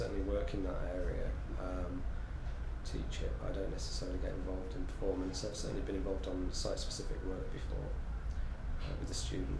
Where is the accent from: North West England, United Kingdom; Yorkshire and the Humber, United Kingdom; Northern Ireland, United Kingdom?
Yorkshire and the Humber, United Kingdom; Leeds; 39, and I'm from Leeds, West Yorkshire.